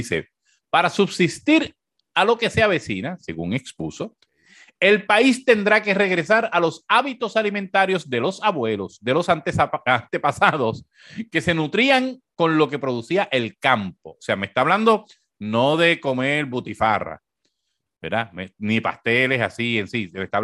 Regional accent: Puerto Rico; yo soy muy boricua y me gustan mucho las cosas de aquí, adoro la bandera de Puerto Rico

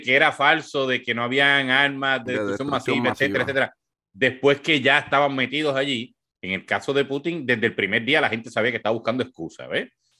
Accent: United States; Así que, bueno, uno como americano, pues también tiene no solamente la esperanza

